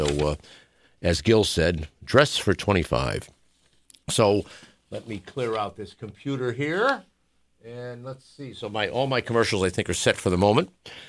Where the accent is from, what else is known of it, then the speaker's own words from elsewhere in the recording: Waterbury, Connecticut, United States; I'm from Waterbury, so there's people from quite a bit around out there.